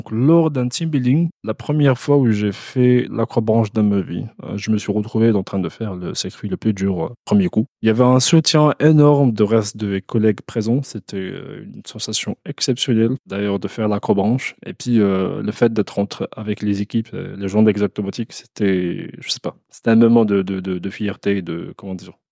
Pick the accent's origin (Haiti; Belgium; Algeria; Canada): Algeria; moved away as an adult; now in France; j'ai 27 ans, je viens d'Algérie et je suis en France depuis 3 ans plus ou moins.